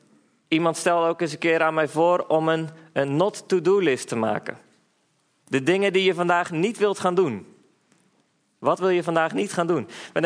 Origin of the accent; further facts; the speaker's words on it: South Holland, Netherlands; Ik kom uit Zuid-Holland. Ik ben 24 jaar oud